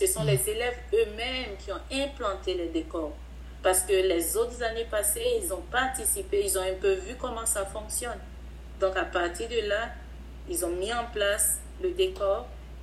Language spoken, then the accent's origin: French; Côte d’Ivoire; now in Canada; Moi, je fais partie de l'immigration noire. Je viens de la Côte d'Ivoire et je me retrouve aujourd'hui en Saskatchewan.